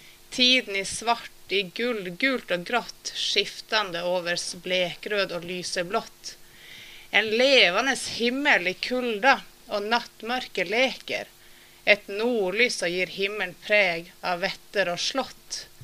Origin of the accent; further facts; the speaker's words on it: Tromsø, Troms, Norway; now in Sweden; och jag kommer ju då från Tromsö i norra Norge, som ungefär är 120 mil norrut från Örnsköldsvik.